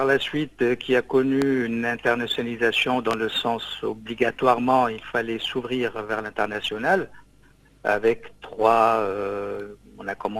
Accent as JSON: {"language": "French", "country": "Tunisia", "said": "en tant que Tunisien, vous savez, c'est simple, quand on est Tunisien, on l'est à la vie. Même si j'ai vécu beaucoup à l'étranger, il y a quelque chose d'indélébile qui est là, qui est permanent, c'est la tunisianité que nous avons en nous."}